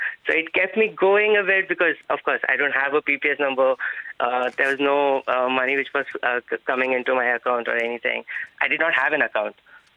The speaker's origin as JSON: {"language": "English", "town": "Mumbai", "region": "Maharashtra", "country": "India", "said": "Because I moved from Mumbai to here, and then I didn't know anyone, and I was not able to understand the accent."}